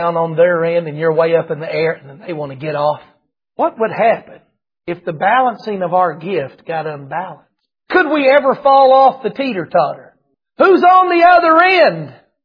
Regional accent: the South, United States; Hey, I'm from the South. I can tell a persimmon tree when I see it.

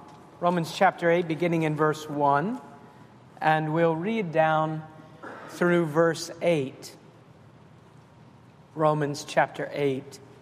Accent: Mississippi, United States; So when I went to Canada, they said, so you're from where? And I would say, from Mississippi, and they say, you don't sound like Mississippi.

